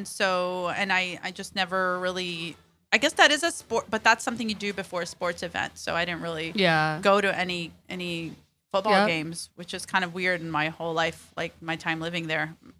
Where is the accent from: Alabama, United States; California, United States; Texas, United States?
Alabama, United States; and I grew up in Alabama.